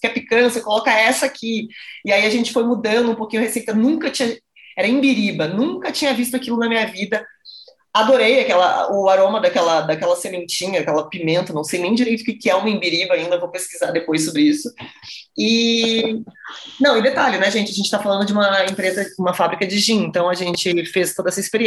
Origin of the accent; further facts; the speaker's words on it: South Region, Brazil; now in São Paulo, Brazil; nossa, cada vez que alguém vier nos visitar aqui em São Paulo, porque a gente é do Sul